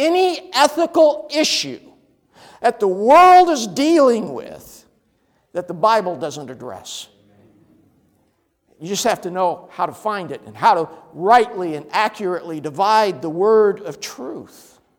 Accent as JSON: {"language": "English", "region": "Washington", "country": "United States", "also_born_or_lived": "California", "said": "my home state of Washington State and the Pacific Northwest, and subsequently other states like my other home state, California"}